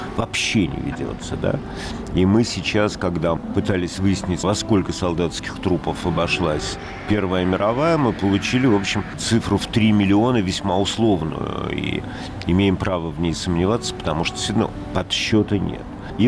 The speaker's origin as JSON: {"language": "Russian", "region": "Saint Petersburg", "country": "Russia", "tie": "born or raised there", "said": "Я тоже питерский мальчишка, тоже выросший в абсолютной свободе и в подворотнях улицы Маяковского и Жуковского, и Невского проспекта."}